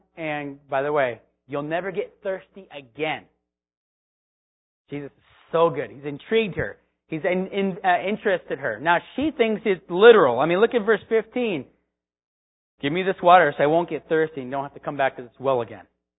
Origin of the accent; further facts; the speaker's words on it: Illinois, United States; Now, anybody from Illinois? Okay, I'm from Illinois.